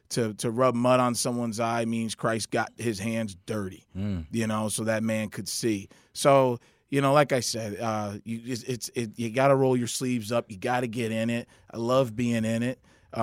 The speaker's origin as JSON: {"language": "English", "region": "New Jersey", "country": "United States", "tie": "born or raised there", "lives_now": "Chicago, United States", "said": "So my background, I grew up in North Jersey, so I'm a Jersey boy"}